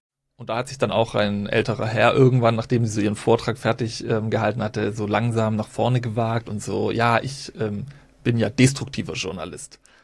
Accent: Stuttgart, Baden-Württemberg, Germany; ich komme ja aus Stuttgart.

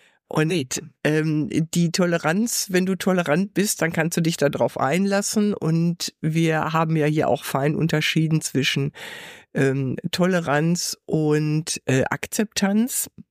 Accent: North Rhine-Westphalia, Germany

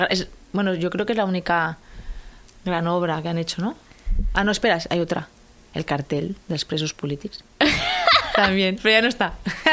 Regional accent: Tarragona, Catalonia, Spain; yo soy de Tarragona. Que Tarragona pertenece a Cataluña, soy catalana, y que Cataluña pertenece a España, que también soy española

